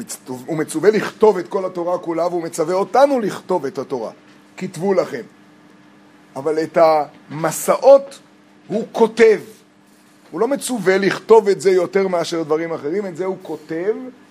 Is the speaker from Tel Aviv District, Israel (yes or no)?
no; Northern District, Israel; עולם הפוך, אנחנו מהצפון, שם לא מבינים את הדברים האלה של המרכז וירושלים. אנחנו ליד לבנון, זה הכל רגוע.